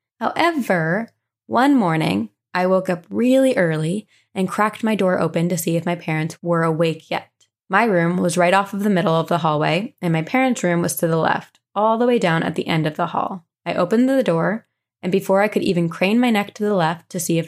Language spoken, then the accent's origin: English; Raleigh, North Carolina, United States; I'm from the Raleigh area in North Carolina and moved around the area a lot as I grew up.